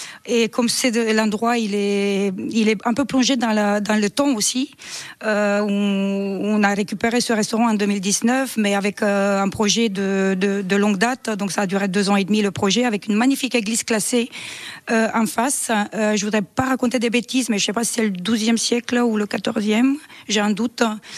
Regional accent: Romania; French is a second language; Moi je suis roumaine d'origine.

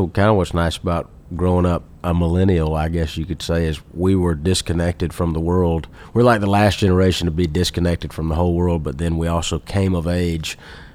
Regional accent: Ellaville, Georgia, United States; I grew up in Southwest Georgia, Ellaville, Georgia.

